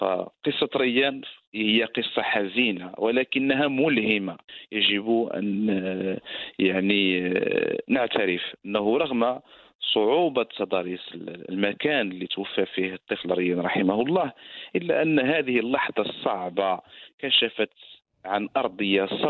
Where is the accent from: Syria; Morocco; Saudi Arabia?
Morocco; من نحن كمغاربة